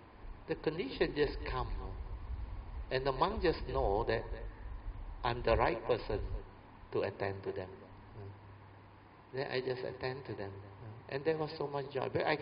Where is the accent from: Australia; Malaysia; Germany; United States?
Malaysia; So some of them thought I Thai. I said, no, I'm Malaysian.